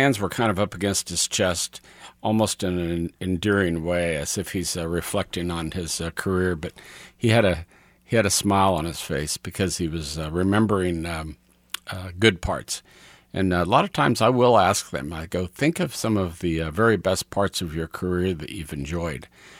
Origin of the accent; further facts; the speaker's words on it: Kansas City, Missouri, United States; I grew up in South Kansas City. I went to Border Star, then Southwest High School. I grew up off of Warnell, kind of in the Brookside area